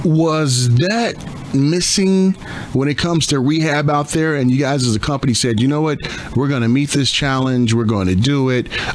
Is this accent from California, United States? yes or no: yes; Long Beach, California, United States; this great innovation that they're doing out of my hometown of Long Beach, California.